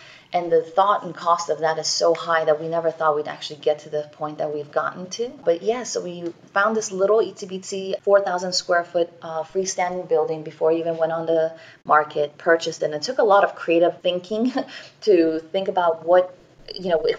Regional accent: Germany; So that actually came from my growing up in Germany. My whole family's basically still there

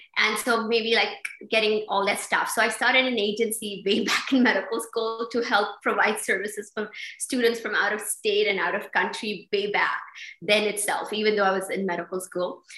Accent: Mysore, Karnataka, India; I grew up in Mysore, which is a beautiful, lovely city.

